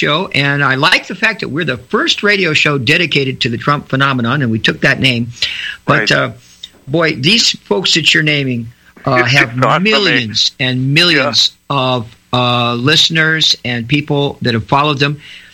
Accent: Pacific Palisades, California, United States; also born or lived in Santa Monica / Malibu; now in North Dakota, United States; I grew up in Pacific Palisades. I know you know where that is.

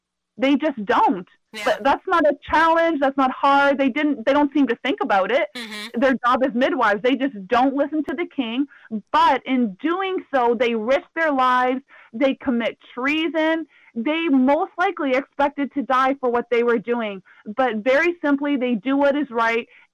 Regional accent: Canada; I come from Canada, and I think it was a different context than some of the women in my classes.

